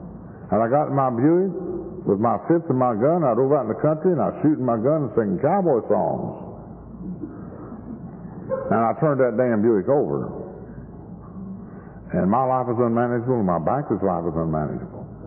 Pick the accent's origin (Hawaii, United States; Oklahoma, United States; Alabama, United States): Oklahoma, United States; Oklahoma City; You see, I was raised in Oklahoma City, and I was just 125 miles from Oklahoma City, and I'm an only child.